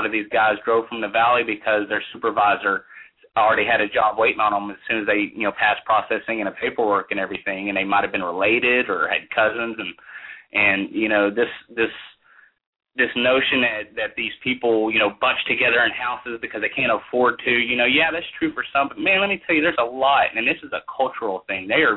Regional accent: Texas, United States; growing up in Texas my entire life, I never viewed myself as a racist

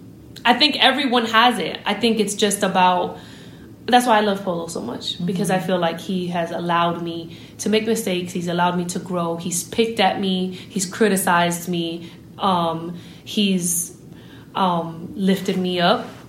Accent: Miami, Florida, United States; now in Atlanta, United States; We're in Atlanta. I'm from Miami. It only goes to like 50 degrees in Miami, like 40 in a really bad year

